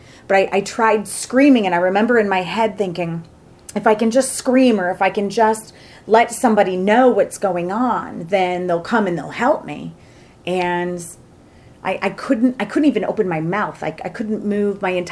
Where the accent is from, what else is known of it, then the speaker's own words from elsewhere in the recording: Michigan, United States; Michigan.